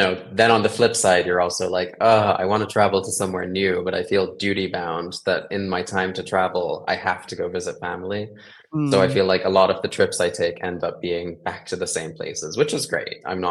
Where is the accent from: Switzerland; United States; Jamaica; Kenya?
Kenya; moved away as an adult; So I was born and raised in Kenya until I was 18.